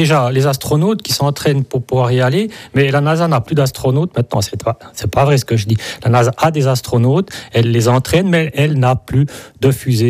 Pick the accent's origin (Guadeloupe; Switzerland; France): Switzerland; on est Suisse